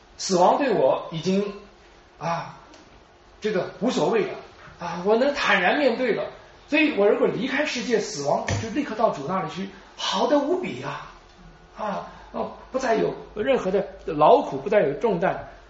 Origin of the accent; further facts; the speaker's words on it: China; 我们中国人扫墓都把我们自己家人的那个墓前面的叶子都扫到别人那边去